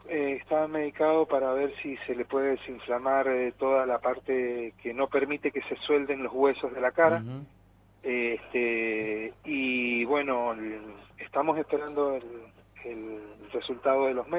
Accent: Mendoza, Argentina; como mendocino, como argentino, como padre de familia

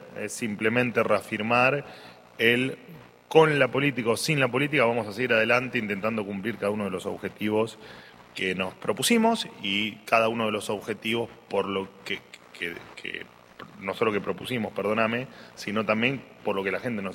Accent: Argentina; que en el futuro nos haga sentir orgullosos a todos los argentinos de cómo hemos sacado al país de la más absoluta miseria.

